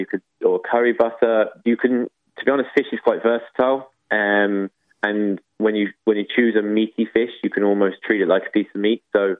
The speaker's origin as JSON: {"language": "English", "region": "England", "country": "United Kingdom", "said": "Being English, I like an eat a mess."}